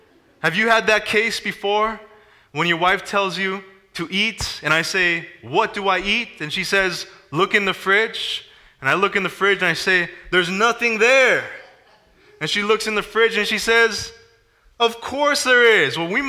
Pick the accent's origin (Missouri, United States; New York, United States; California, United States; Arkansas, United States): California, United States; Have you ever been in a very hot place? I'm from California.